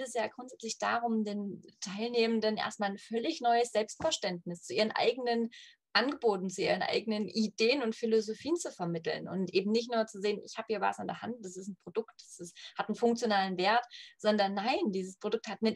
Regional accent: Leipzig, Saxony, Germany; Ich bin Leipzigerin durch und durch

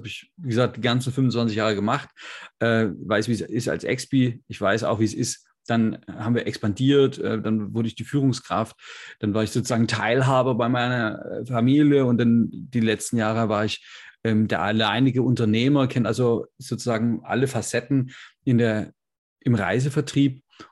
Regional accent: Leipzig, Saxony, Germany; Also, wo komme ich her? Aus Leipzig

